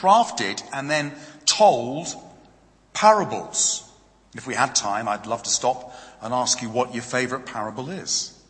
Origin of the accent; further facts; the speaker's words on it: East of England, United Kingdom; I come from Hertfordshire in the south of England. I do apologize for that. I'm not northern.